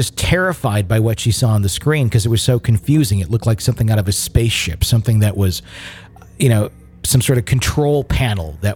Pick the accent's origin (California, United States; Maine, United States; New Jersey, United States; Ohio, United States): Maine, United States; Carthage; I was born and raised in Western Maine, a small town called Carthage. It was a lodging town, extremely rural and hick, as one would say.